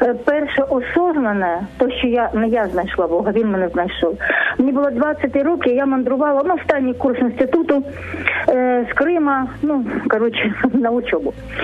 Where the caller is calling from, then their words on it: Zaporizhzhia, Zaporizhzhia Oblast, Ukraine; я з Запоріжжя.